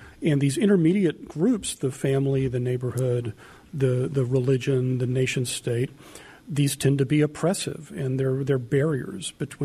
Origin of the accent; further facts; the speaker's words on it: the South, United States; Well, I agree with that, but I'm a Southerner.